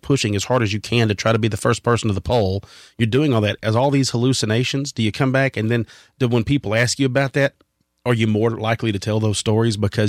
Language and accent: English; Texas, United States; accent: Texas; That's my Texas accent.